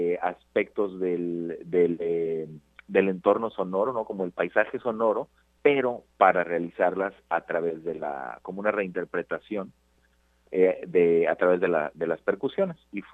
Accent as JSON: {"language": "Spanish", "region": "Huasteca", "country": "Mexico", "tie": "born or raised there", "said": "sobre todo la música de la región de donde soy originario, ¿no? Que es de la Huasteca."}